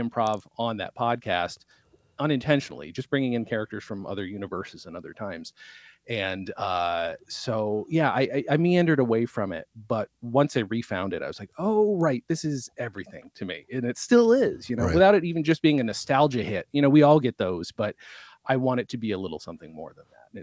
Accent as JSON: {"language": "English", "region": "New York", "country": "United States", "tie": "born or raised there", "also_born_or_lived": "England / Germany"}